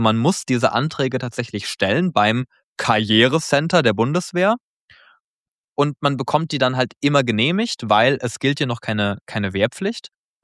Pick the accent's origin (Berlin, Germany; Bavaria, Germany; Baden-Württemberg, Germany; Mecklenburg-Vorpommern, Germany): Baden-Württemberg, Germany; aus meiner Heimat, aus meiner alten Heimat in Baden-Württemberg